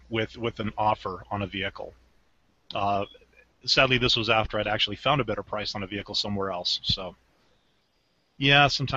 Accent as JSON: {"language": "English", "country": "Canada", "said": "And I'm Canadian, you know, give me a break."}